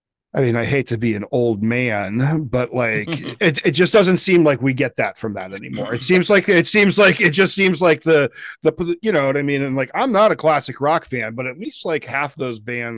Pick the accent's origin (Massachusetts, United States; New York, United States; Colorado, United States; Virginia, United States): Colorado, United States; growing up in Colorado for me, we ended up seeing a lot of Southern California bands.